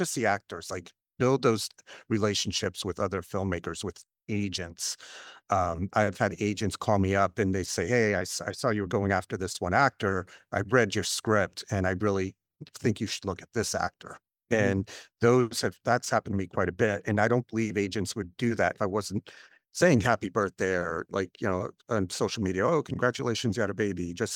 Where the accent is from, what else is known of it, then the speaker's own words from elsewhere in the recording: Cape Cod, Massachusetts, United States; I had two things as a growing up in Cape Cod.